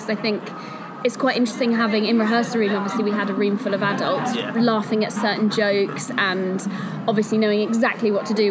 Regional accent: Cheltenham, South West England, United Kingdom; I'm from Cheltenham. I've been in London for the last few years, trained in London Studio Centre.

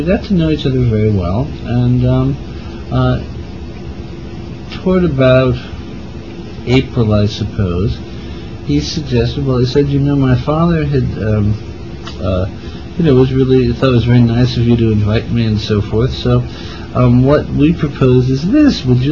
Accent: New Jersey, United States; now in Washington, United States; I came from New Jersey, where I'd grown up, and going to high school, and it was a whole new environment.

